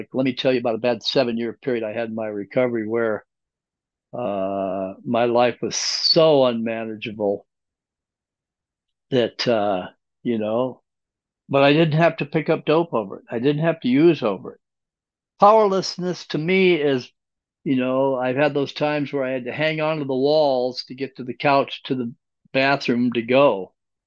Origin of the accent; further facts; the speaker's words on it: Alaska, United States; now in Denver, United States; my brother, who's a retired state trooper up in Alaska, which is my home state, by the way